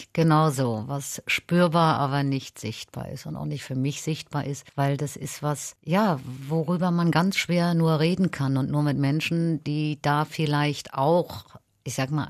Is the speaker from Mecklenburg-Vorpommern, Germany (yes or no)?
yes; Mecklenburg-Vorpommern, Germany; now in Berlin, Germany; Meine Heimat Mecklenburg wird die Heimat bleiben. Wenn ich da hinkomme, spüre ich natürlich meine Wurzeln. Meine Eltern, meine Geschwister, alle sind noch da. Ich bin ja die Einzige, die weggegangen ist. Das ist zwar meine Geburtsstadt.